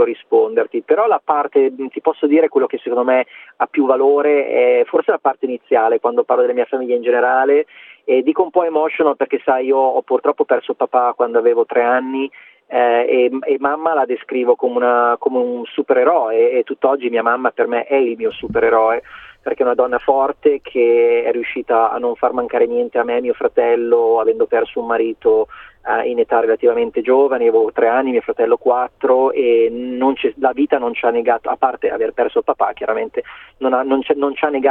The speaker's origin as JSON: {"language": "Italian", "town": "Milan", "region": "Lombardy", "country": "Italy", "said": "io sono di Milano come tu sai, i miei amici di Milano quando in gioventù venivano a casa nostra a mangiare"}